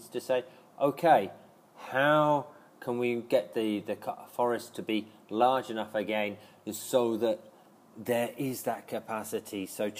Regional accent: England, United Kingdom; So if you look at my home country, England or the UK

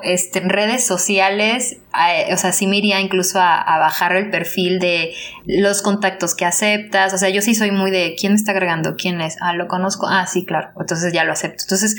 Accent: Spain; yo vengo de España y en general nunca me he encontrado con eso

